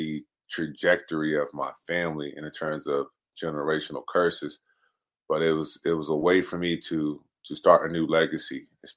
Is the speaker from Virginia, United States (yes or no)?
yes; Norfolk, Virginia, United States; I'm from Norfolk, and my mom raised four of us.